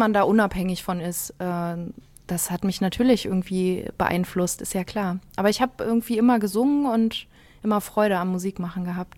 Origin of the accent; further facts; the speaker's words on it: North Rhine-Westphalia, Germany; now in Cologne, Germany; Und dann haben wir noch ein paar Jährchen in Berlin gelebt und sind aber kurz nach der Wende dann Richtung Rheinland gezogen. Also ich bin im Rheinland groß geworden. Und so in der Nähe von Düsseldorf